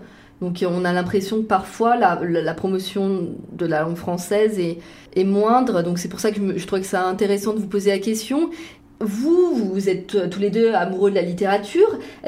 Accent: France; now in Canada; Moi, j'ai grandi, par exemple, en France.

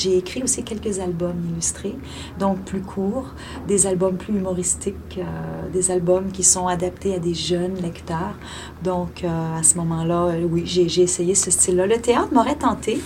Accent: Quebec, Canada; les Innus du lac Saint-Jean, qui est ma région natale.

